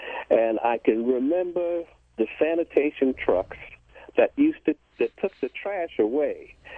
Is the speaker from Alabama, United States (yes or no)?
no; Harlem, New York, United States; now in Rocky Mount, United States; I was born and raised in Harlem, and I lived a block from the Collier Brothers.